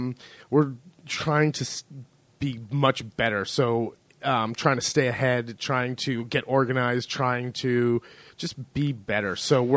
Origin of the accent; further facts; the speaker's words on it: California, United States; I think we're having an earthquake, which I grew up in California, so there's no doubt really when there's an earthquake.